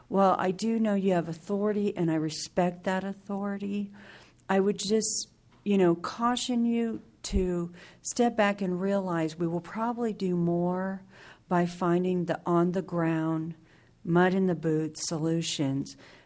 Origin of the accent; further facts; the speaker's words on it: Watsonville, California, United States; I live in Watsonville, the city proper. Thank you for being in my hometown.